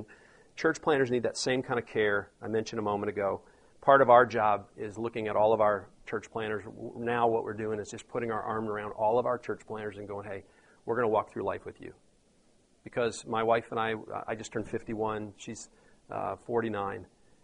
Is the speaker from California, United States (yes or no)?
no; Detroit, Michigan, United States; now in Atlanta, United States; I'm from Detroit. My wife's from Charlotte. Philly, where I went to seminary.